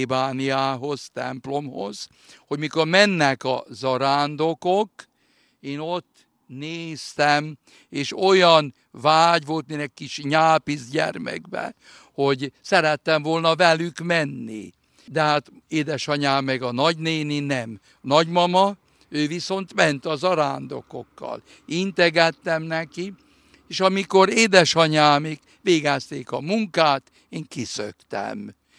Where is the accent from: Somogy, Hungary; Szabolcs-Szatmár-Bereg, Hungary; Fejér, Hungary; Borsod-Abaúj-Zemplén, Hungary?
Somogy, Hungary; Nagybajom; Nagybajomi vagyok, tehát egy olyan 16-17 kilométer.